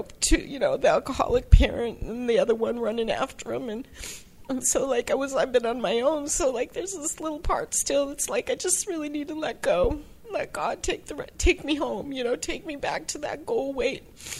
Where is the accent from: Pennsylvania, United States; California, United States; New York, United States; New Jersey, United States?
California, United States; San Diego; I'm a compulsive overeater, sugar addict. I'm from San Diego.